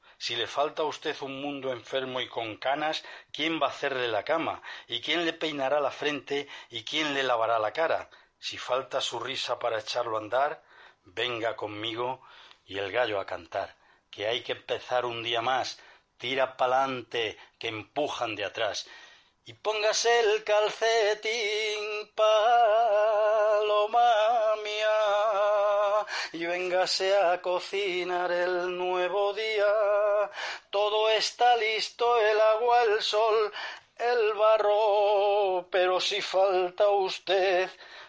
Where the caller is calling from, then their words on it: Madrid, Community of Madrid, Spain; de Madrid.